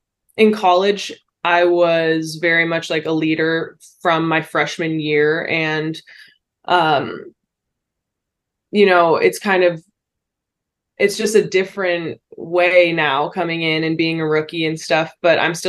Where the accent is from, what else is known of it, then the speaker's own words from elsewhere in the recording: California, United States; now in Los Angeles, United States; I'm from Northern California, so not too far from home, which is really nice. My parents can come down and watch my games, which has been great. I do miss the Bay Area a little bit